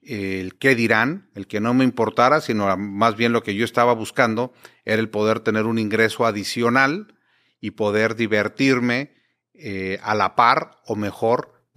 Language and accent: Spanish; Monterrey, Nuevo León, Mexico; also born or lived in Mexico City; Yo realmente nací en la Ciudad de México, pero me crié toda mi vida en Monterrey.